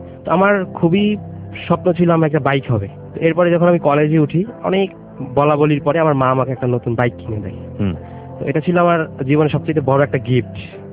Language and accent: Bangla; Dhaka, Dhaka Division, Bangladesh; born there; আমার জন্ম হয় পুরান ঢাকাতে।